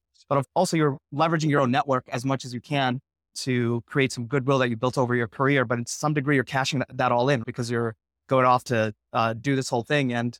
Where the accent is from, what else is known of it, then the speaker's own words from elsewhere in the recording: New York, United States; also born or lived in India; now in San Francisco Bay Area, United States; I'm an Indian American immigrant. Been here for many decades, grew up in New York, but moved out to the Bay Area a while back. Shout out to Kerala.